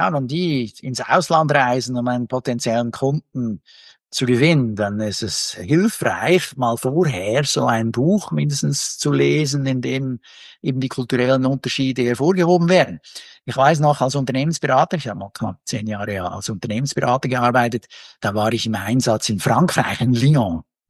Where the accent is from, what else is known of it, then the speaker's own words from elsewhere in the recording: Bern, Switzerland; als ein Schweizer, insbesondere als einer, der aus Bern kommt.